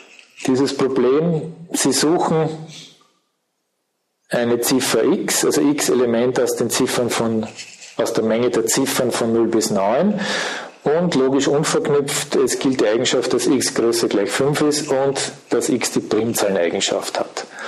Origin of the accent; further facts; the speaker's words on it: Austria; außer natürlich in meiner Heimat Österreich